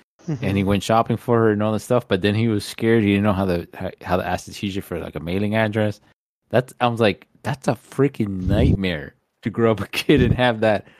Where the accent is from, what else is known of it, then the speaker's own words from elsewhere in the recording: Florida, United States; Man, look, I grew up here, right? I was raised in South Florida.